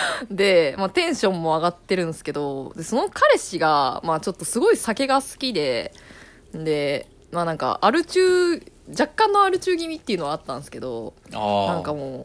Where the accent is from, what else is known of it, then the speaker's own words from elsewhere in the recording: Hiroshima, Japan; accent: Hiroshima dialect; ありがとうございましたに広島弁が出るって何なんだろう